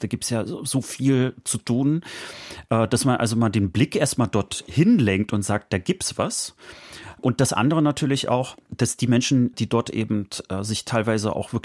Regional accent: Rostock, Mecklenburg-Vorpommern, Germany; So, also ich schäme mich auch dafür als Rostocker

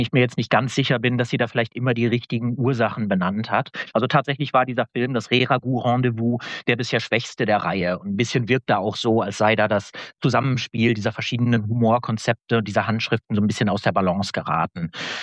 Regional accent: Northern Germany, Germany; born there; ich bin eigentlich gebürtiges Nordlicht

